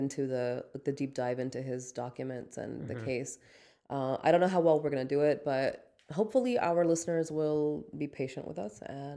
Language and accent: English; Lahore, Punjab, Pakistan; my family is from Pakistan. I'm from Lahore. Like, so we grew up in a very, like, a South Asian